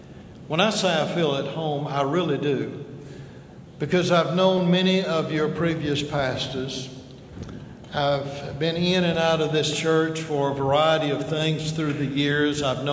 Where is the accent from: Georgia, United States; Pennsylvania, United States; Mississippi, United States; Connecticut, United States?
Georgia, United States; Hogansville; also born or lived in Newnan; But I was born here in Newnan. And in my first year, or before my first birthday, my parents moved to Hogansville. And there I grew up, and I've been in and out of Newnan all my life.